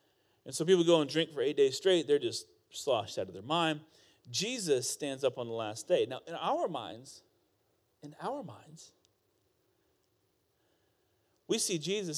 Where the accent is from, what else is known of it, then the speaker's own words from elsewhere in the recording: Iowa, United States; Now, I grew up in Iowa. You think that Missouri is redneck? Let me tell you something. Iowa got some redneck.